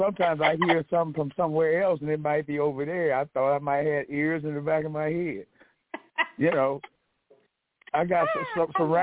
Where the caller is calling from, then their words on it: Las Vegas, Nevada, United States; I'm calling from Las Vegas.